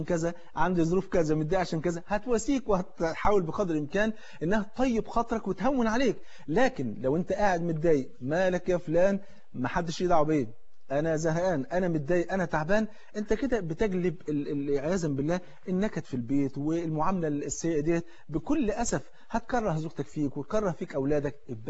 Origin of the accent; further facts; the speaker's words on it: Egypt; تعرف الفول عندنا في مصر فرض عين